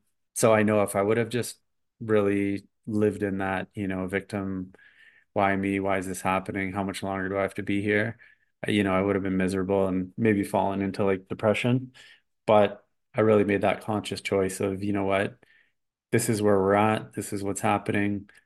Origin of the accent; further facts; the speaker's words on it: Canada; moved away as an adult; now in Mexico; there was a point where I was kind of stuck in my home country of Canada.